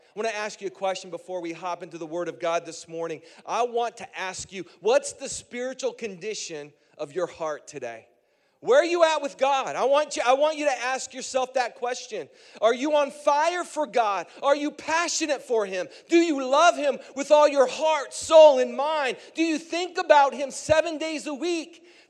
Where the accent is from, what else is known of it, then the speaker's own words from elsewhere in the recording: Midwest, United States; I grew up in the Midwest, so I grew up in Tornado Alley. I'm pretty used to having to go to the basement and hearing the sirens once a month be tested.